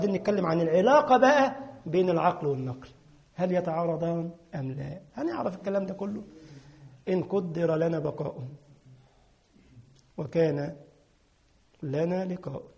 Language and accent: Arabic; Egypt; بدون عندنا في مصر يعني من غير